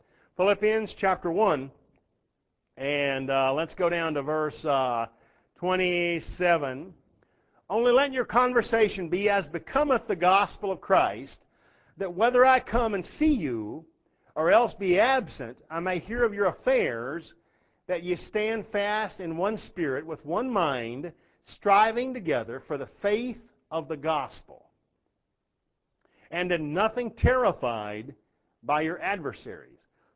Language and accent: English; Texas, United States; So I grew up in Texas knowing we were going to die in a nuclear blast.